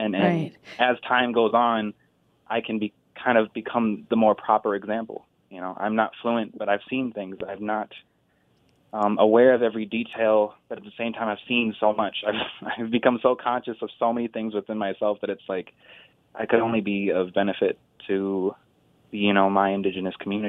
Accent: Pine Ridge, South Dakota, United States; Well, essentially, you know, I'm from Pine Ridge

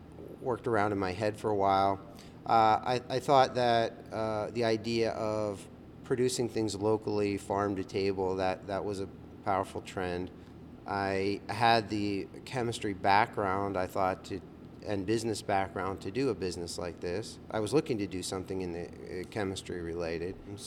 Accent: Indiana, Pennsylvania, United States; I grew up in Indiana, Pennsylvania, about 100 miles west of here. I came to Penn State in 83 to start a degree in molecular and cell biology, and I never left the region.

